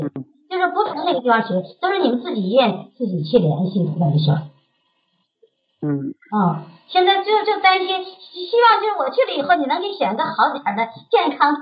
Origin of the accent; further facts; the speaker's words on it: Shandong, China; 我就咱们烟台附近的。